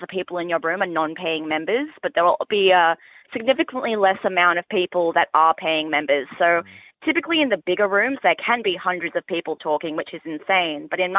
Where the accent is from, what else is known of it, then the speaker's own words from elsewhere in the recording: Australia; accent: Australian; accent is actually such a selling point because the boys come in and they say, oh my gosh, you're Australian. Yeah. I love your accent.